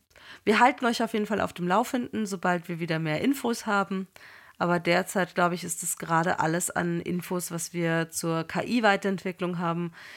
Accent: Austria; Funny Games, klar, als Österreicherin.

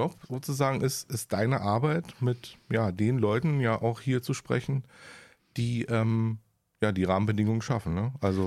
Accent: Berlin, Germany; Ich ja natürlich als Berliner sehr oft mit Air Berlin geflogen bin.

